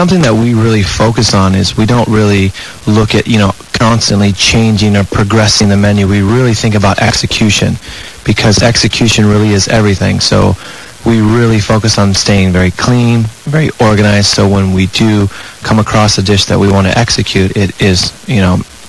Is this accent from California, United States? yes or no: yes; San Diego, California, United States; I was born and raised here in San Diego.